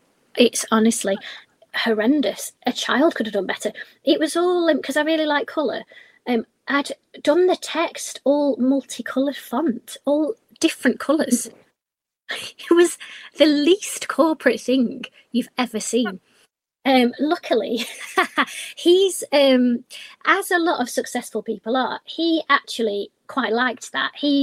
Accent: Blackpool, North West England, United Kingdom; I was just making contacts and chatting and saying, I'm from Blackpool, I'm finding all of these deals.

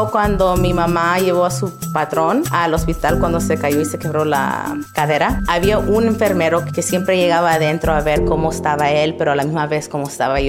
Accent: Los Angeles, California, United States; soy de Los Ángeles, California.

